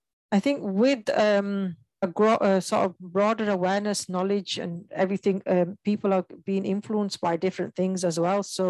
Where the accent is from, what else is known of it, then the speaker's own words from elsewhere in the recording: Azad Kashmir, Pakistan; Some people, if they're from Punjab, they'll say I'm Punjabi. But as we'll say, we're from Azad Kashmir.